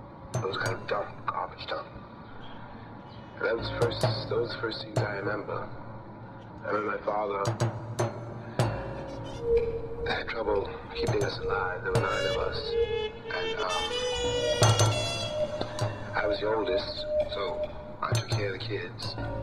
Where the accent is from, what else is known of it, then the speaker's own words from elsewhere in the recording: New York, United States; I was born in Harlem, Harlem Hospital. And we grew up, first house I remember was on Park Avenue.